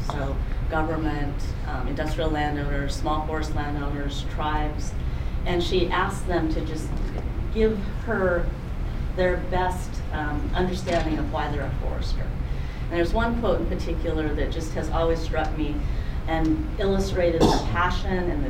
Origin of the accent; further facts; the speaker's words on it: Wyoming, United States; When I was a little girl growing up in Wyoming, which you know is a little bit drier than here, my father would tell me about these beautiful, wonderful Pacific Northwest forests.